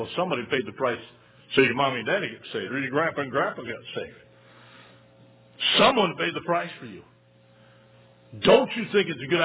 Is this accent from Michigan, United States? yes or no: yes; Hope, Michigan, United States; I grew up in Hope, Michigan.